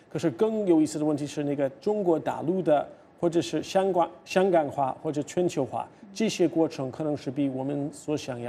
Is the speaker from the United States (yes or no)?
yes; United States; Chinese is a second language; 所以作为一个美国人，我考虑这些问题